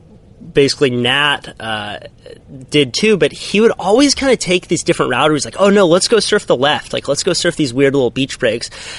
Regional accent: Santa Cruz, California, United States; Grew up right here in Santa Cruz, California. You know, youngest of five.

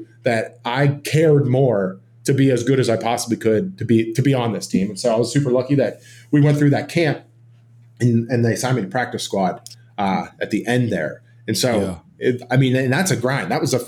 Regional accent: Pittsburgh, Pennsylvania, United States; And growing up in Pittsburgh, you know, I watched, you know, all the guys that were out there.

